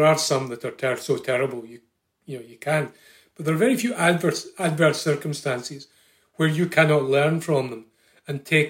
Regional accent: Scotland, United Kingdom; I come from Scotland originally.

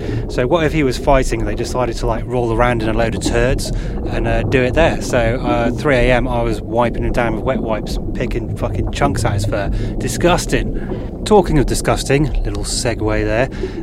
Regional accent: England, United Kingdom; I'm English

